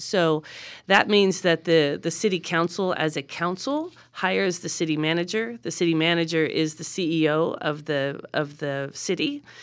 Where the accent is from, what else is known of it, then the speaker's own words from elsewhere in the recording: Wadsworth, Nevada, United States; I grew up in a very small, unincorporated town in northern Nevada. It's called Wadsworth, and it's the very southernmost section of the Pyramid Lake Paiute Indian Reservation.